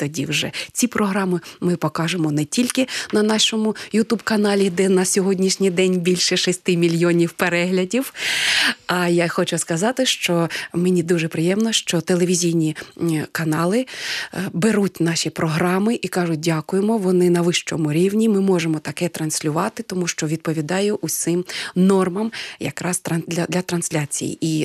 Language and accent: Ukrainian; Luhansk, Luhansk Oblast, Ukraine; Зрозуміло, що ми теж луганчани